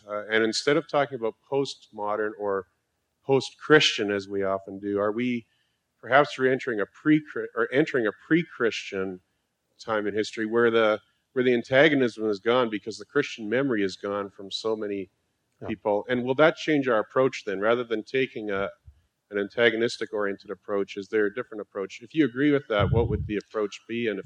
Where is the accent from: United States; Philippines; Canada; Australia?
Canada; Now, I'm from Canada, and the situation may have progressed a little further there, maybe not.